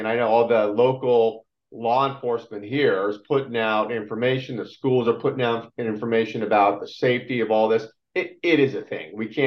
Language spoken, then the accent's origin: English; San Diego, California, United States; my hometown